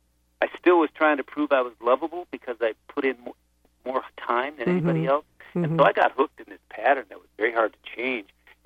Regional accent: Iowa, United States; So I have great stories of growing up in Iowa

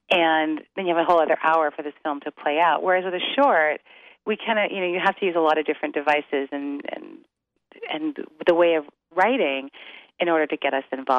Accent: Toronto, Ontario, Canada; I'm originally Canadian. I'm from Toronto, Canada.

